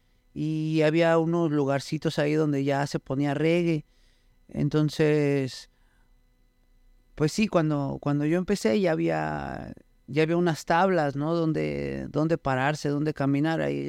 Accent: Texcoco, State of Mexico, Mexico; me llevaron bien morrito para allá, para Texcoco. Y pues ahí es crecido, de hecho es donde tengo todos mis recuerdos de la infancia y donde estoy viviendo actualmente.

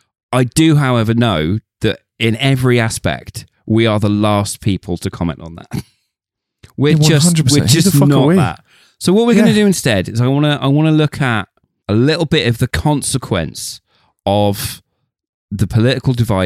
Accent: Plymouth, South West England, United Kingdom; And obviously growing up in Plymouth was a naval town. It built a lot of these boats. It was a major, major boat builder

